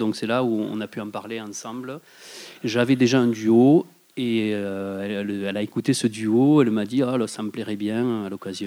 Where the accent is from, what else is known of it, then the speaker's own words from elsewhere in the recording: Bédarieux, Occitanie, France; je suis donc des Hauts-Cantons, je suis du côté de Bédarieux.